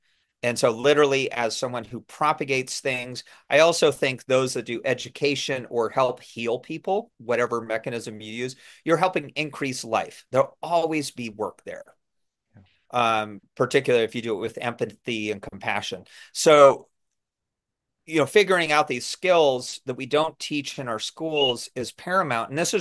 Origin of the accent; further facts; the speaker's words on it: Detroit, Michigan, United States; also born or lived in Southern California; I grew up in Detroit, Michigan